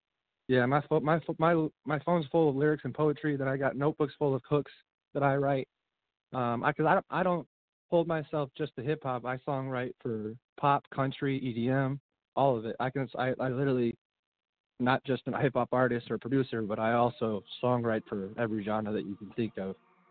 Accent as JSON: {"language": "English", "town": "Chicago", "region": "Illinois", "country": "United States", "tie": "born or raised there", "also_born_or_lived": "Joliet", "said": "I was born in Joliet, and then I moved to Stony Island when I was a baby. Grew up over there, over by Chicago Hospital."}